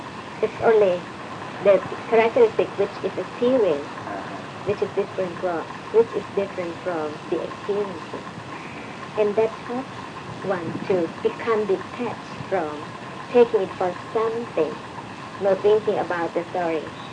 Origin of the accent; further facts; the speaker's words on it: Australia; I'm from Australia.